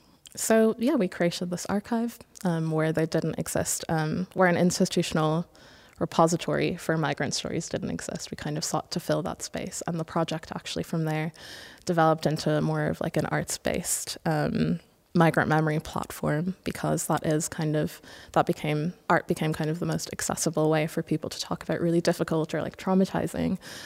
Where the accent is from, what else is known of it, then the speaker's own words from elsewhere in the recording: Ireland; also born or lived in Nigeria; I'm from Nigeria and I grew up in Ireland